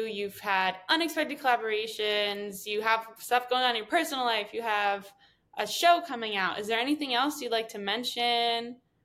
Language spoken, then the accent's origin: English; East Coast, United States; I'm from the East Coast